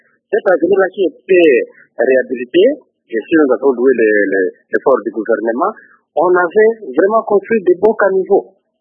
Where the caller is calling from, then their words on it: Kinshasa, DR Congo; Moi, je suis habitant de Kinshasa, présentement dans la commune de Lemba, sur l'avenue Lubesu, quartier de la Foire.